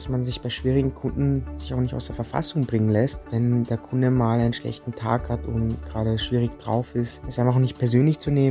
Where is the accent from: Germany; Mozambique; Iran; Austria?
Austria; Vienna; Also ich bin … ich bin 18 Jahre alt, ich bin in Wien geboren und aufgewachsen